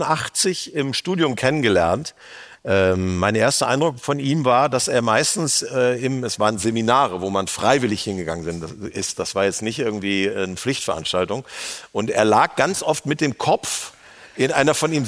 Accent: North Rhine-Westphalia, Germany; Und ich dachte als Westfale, was ist das denn für eine Drohung?

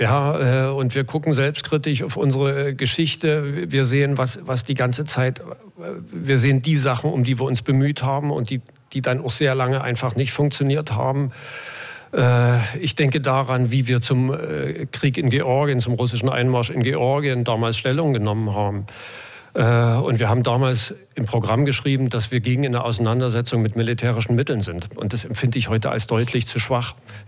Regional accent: East Germany, Germany; Und auch wir als Ostdeutsche oder viele Ostdeutsche meinen, den Osten sehr gut zu kennen

